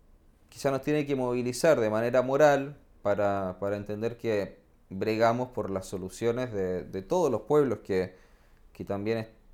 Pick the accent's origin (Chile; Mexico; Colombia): Chile; yo me crié en Chile